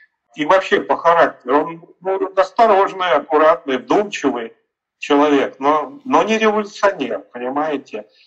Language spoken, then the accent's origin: Russian; Moscow, Russia; Но я московский, я родился и вырос в Москве, мама у меня русская, я полукровка наполовину